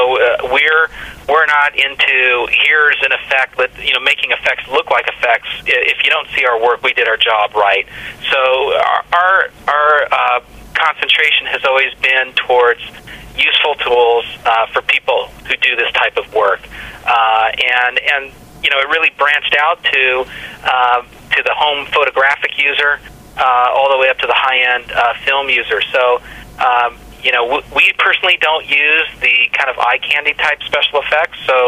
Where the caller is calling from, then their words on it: Los Angeles, California, United States; We're calling from Los Angeles, California, United States.